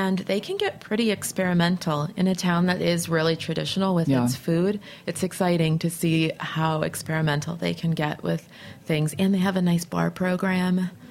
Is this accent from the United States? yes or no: yes; Los Angeles, California, United States; now in New Orleans, United States; I moved to New Orleans because, well, I moved from Venice, Los Angeles, California